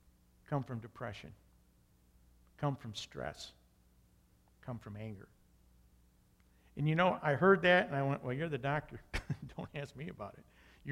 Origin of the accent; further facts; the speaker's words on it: New York, United States; I came from Western New York. Don't hold this against me. I'm a Yankee fan, sorry.